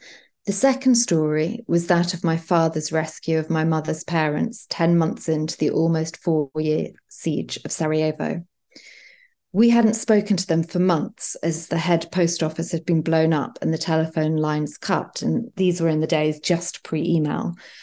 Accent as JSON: {"language": "English", "region": "London", "country": "United Kingdom", "tie": "born or raised there", "said": "Born to an English father and a Yugoslav mother, I grew up in London and was 19 when war broke out in my mother's country."}